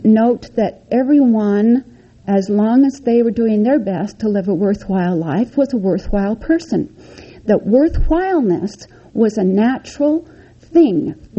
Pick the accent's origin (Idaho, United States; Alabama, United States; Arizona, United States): Idaho, United States; Paul; born there; 2 years forward, I was born in 1937 in Paul, Idaho. Tiny, tiny place. If you blink your eyes, you've already passed it.